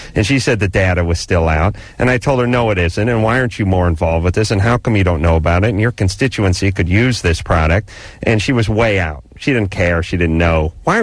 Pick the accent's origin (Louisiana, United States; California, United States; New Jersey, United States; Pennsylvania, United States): California, United States; North Hollywood; Now listen, I'm a white guy. I'm from North Hollywood.